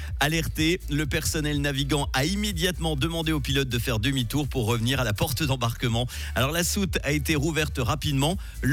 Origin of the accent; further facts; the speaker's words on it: Switzerland; je lance un appel aux aéroports chez nous en Suisse